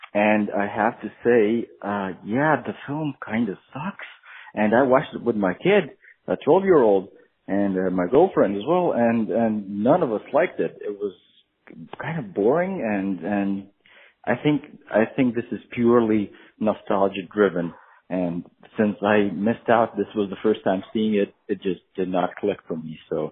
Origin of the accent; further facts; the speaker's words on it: Latvia; I'm from Latvia, and I have never seen this film before